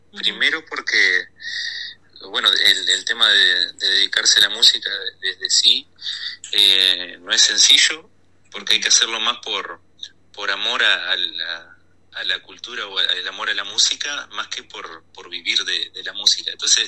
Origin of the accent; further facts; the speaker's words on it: Tacuarembó, Uruguay; poder hacer el show con canciones propias acá en Tacuarembó, y que la gente de mi pueblo me haya recibido